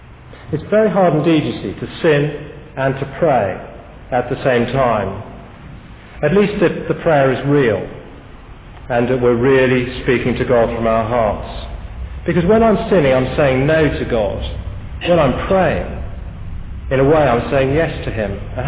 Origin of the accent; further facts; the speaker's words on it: United Kingdom; because I'm British and I don't do that sort of thing.